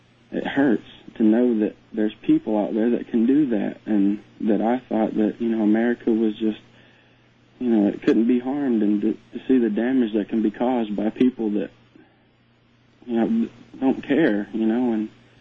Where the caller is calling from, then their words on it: Georgia, United States; I'm calling from Georgia.